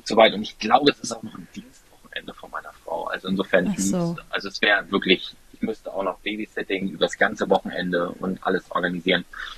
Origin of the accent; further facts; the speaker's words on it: Hamburg, Germany; born there; als geborener Hamburger, als Norddeutscher, würde ich gerne auf dem Rathausmarkt einlaufen tatsächlich.